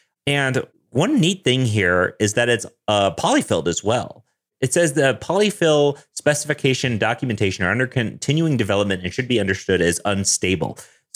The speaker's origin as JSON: {"language": "English", "town": "Denver", "region": "Colorado", "country": "United States", "said": "I'm a developer from Denver, Colorado."}